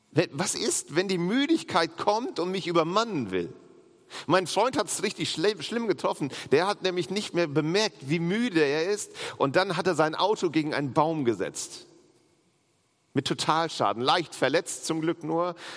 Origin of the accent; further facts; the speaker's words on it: Langeoog, Lower Saxony, Germany; auf Langeoog, ostfriesische Insel, meine Heimat.